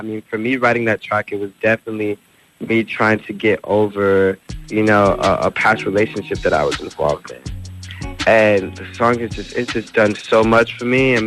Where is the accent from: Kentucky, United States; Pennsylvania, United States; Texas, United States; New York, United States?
Texas, United States; El Paso; I definitely say I'm from El Paso.